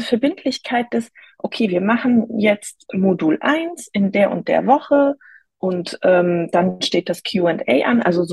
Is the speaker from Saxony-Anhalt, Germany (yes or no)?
no; North Rhine-Westphalia, Germany; ich komme aus der Nähe von Köln.